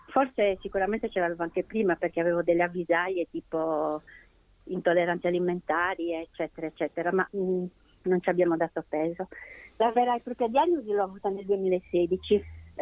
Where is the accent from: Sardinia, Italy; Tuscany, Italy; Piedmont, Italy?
Sardinia, Italy; Nurri; now in Isili, Italy; Allora, io sono di Nurri, ma abito a Isili da 18 anni.